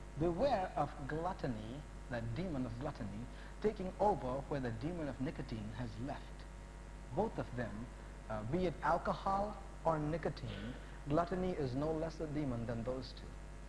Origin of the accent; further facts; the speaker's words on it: India; now in United States; when I was growing up in India, every currency note, what you call a dollar bill, has a line in it